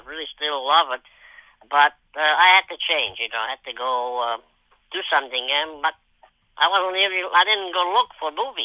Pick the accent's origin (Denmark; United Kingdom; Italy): Italy; English is a second language; now in United States; I didn't understand a word of English because I just, you know, when I came from Italy, I was brand new to this country.